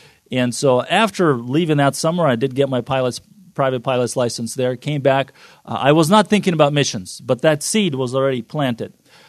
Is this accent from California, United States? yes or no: yes; Fresno, California, United States; We both grew up in the church. It was Slavic churches, different cities. I grew up in Fresno, California.